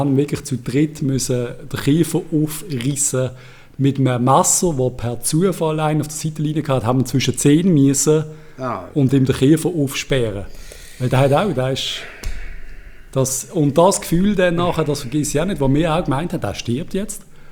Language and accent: German; Spain; Als Spanier, das ist ja ganz klar.